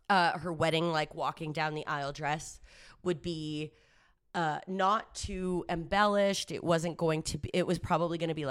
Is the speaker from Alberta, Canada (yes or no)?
yes; Calgary, Alberta, Canada; Megan and I grew up in Calgary